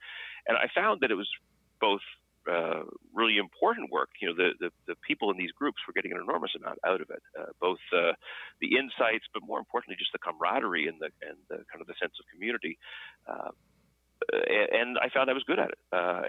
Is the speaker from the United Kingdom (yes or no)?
no; Canada; I grew up in Canada. If anyone's trying to figure out the funny accent